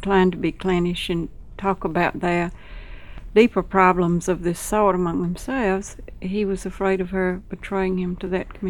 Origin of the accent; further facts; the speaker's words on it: the South, United States; accent: Southern; I was too, by lineage, birth, everything, too bred as a Southerner ever to lose it now. Any more than my accent. They used to ask me in Montreal, where we lived for years, how I kept my accent.